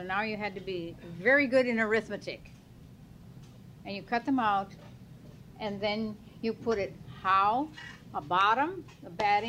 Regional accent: Madison, Wisconsin, United States; And I came from Wisconsin, and I'm near Madison, Wisconsin, and if you're studying the states and capitals, you'll know that Madison is the capital of Wisconsin. And I lived on a farm.

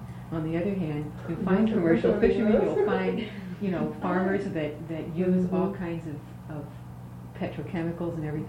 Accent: Connecticut, United States; even though you're from Washington, I'm from Connecticut, you're from Michigan, you're from the South.

